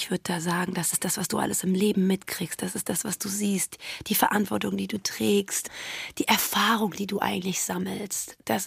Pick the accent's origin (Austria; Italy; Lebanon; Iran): Iran; German is a second language; now in Germany; Ich bin aus dem Iran hier hingezogen, das 8-mal Umziehen, das Verhältnis meiner Eltern.